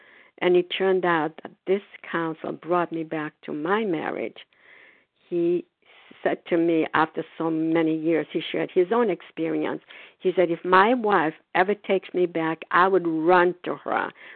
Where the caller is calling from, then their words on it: Foxborough, Massachusetts, United States; I'm calling from Foxborough, Massachusetts.